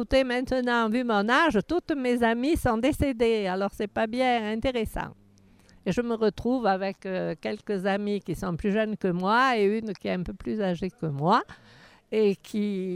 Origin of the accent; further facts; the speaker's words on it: Die, Auvergne-Rhône-Alpes, France; born there; Je suis née à Die en 36.